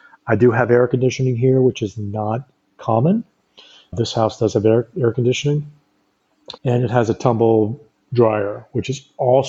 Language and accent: English; New York, United States; now in France; I haven't had that since I grew up in New York. So almost 40 years.